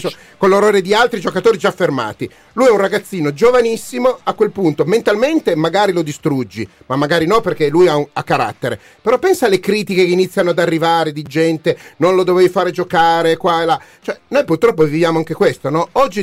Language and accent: Italian; Turin, Piedmont, Italy; io sono torinese, mi ricordo